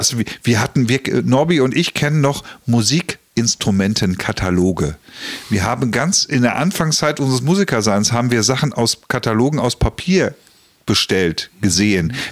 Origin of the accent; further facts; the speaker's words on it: Germany; So, und was wir als Deutsche natürlich haben, ist, wir wollen es immer echt haben.